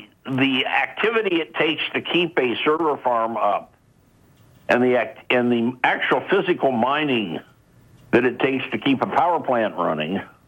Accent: California, United States; moved away; I would like to confess that I am an escapee from the People's Republic of California. I escaped in 2004

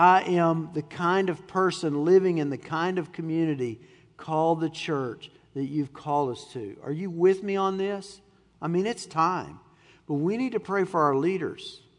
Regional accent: Texas, United States; My dad came from Indiana. I grew up in Texas around all of mom's family

